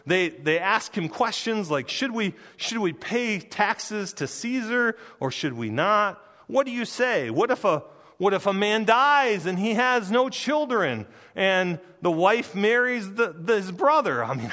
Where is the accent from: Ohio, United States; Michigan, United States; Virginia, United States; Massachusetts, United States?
Michigan, United States; Granville; But I probably would tell you Plainwell. I probably wouldn't tell you that I grew up in Granville.